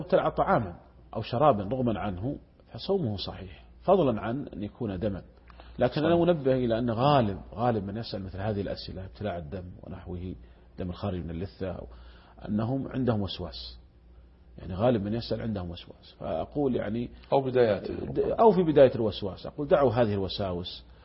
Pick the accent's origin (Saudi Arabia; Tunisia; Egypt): Saudi Arabia; الشركات عندنا في المملكة العربية السعودية ملزمة بدفع زكواتها